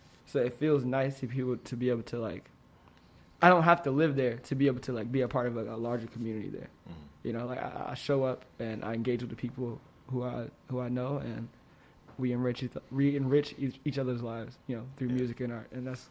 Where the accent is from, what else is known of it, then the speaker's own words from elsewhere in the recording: the South, United States; So for me, as a Southerner born and raised, it feels... it's interesting.